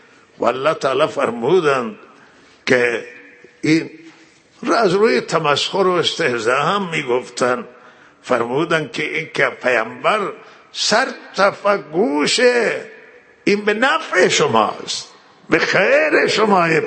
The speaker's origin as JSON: {"language": "Persian", "country": "Iran", "said": "همه ما ایرانی هستیم و صاحبان این وطنیم،"}